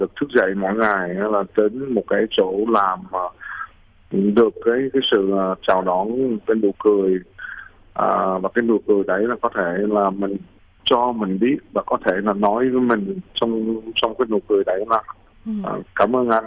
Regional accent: Australia; moved away as an adult; Tôi về Úc khoảng 3-4 lần một năm. Tôi làm trong một cái nghề mà tôi gặp người Úc ở đây rất là nhiều. Bản thân của tôi cũng là người Úc.

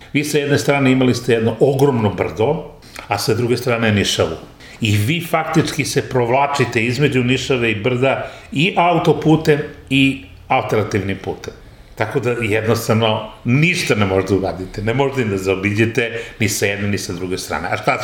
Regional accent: Serbia; Kao da oni imaju neku nacionalnu svest veću od naša, mi smo kao Srbi, narod nebeski.

